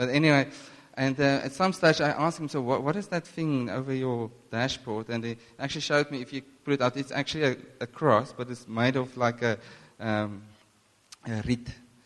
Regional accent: Northern Cape, South Africa; I come from the Camus, that's a big city there in the Northern Cape, near Upington, for those that don't know. And the Orange River flows past that.

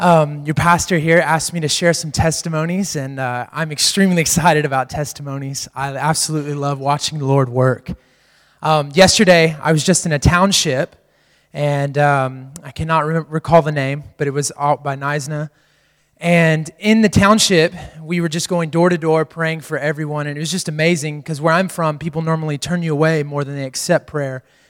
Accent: Texas, United States; obviously I'm from the States. I'm from Texas

